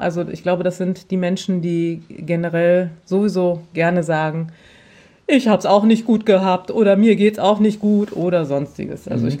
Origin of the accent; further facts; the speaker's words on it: North Rhine-Westphalia, Germany; ich komme aus Nordrhein-Westfalen, ich komme aus einer Großstadt.